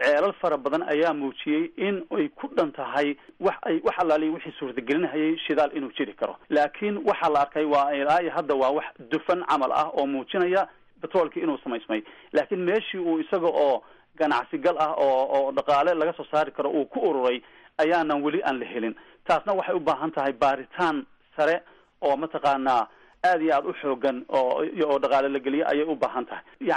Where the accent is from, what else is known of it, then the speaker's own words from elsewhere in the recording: Galkayo, Mudug, Somalia; born there; gaalkacyo joogta walaashay waa magaaladii aan ku dhashay weeye